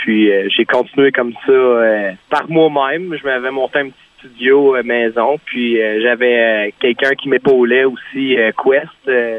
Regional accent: La Pêche, Quebec, Canada; Moi, je viens de Gatineau, originaire de La Pêche, puis j'ai tout le temps resté dans le coin de l'Outaouais, puis c'est pas mal ça.

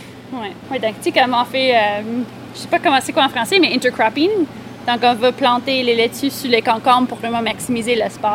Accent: Manitoba, Canada; moi, j'ai grandi au Manitoba. Donc, on n'est pas natif de la région.

